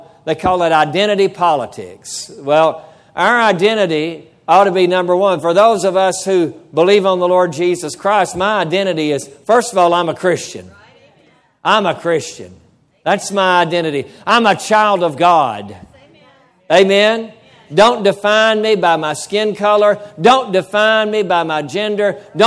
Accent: United States; But I'm also an American.

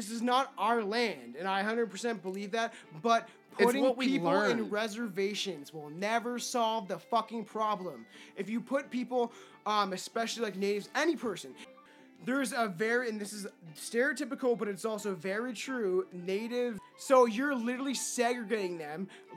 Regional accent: Canada; I am Canadian and I fucking hate hockey.

